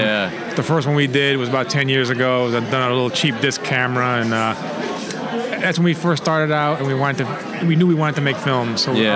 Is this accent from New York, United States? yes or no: yes; New York, United States; And with me, I grew up in New York